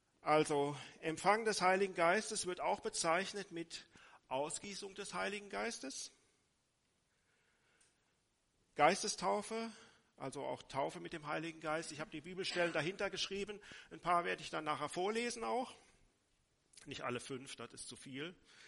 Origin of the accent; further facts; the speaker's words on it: Krefeld, North Rhine-Westphalia, Germany; Wir kommen aus Krefeld und gehen in die Gemeinde in Dülken